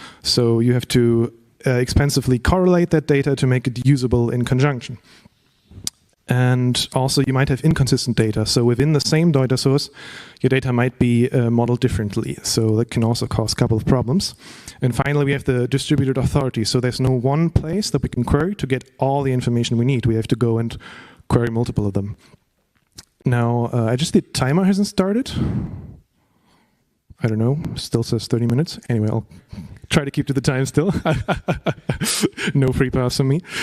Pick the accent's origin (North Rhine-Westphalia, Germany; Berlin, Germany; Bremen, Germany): Bremen, Germany; now in Hamburg, Germany; because we're in Hamburg, and the ones from Bremen, because I come from Bremen